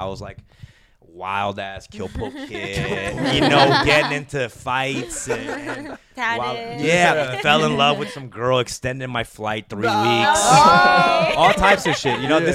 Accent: West Coast, United States; So we grew up like being kind of rivals. He's from the East Coast, I'm from the West Coast. And we were at the time like some of the bigger Asian rappers

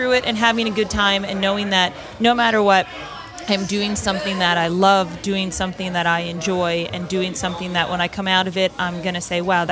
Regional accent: Pennsylvania, United States; I am from Pennsylvania.

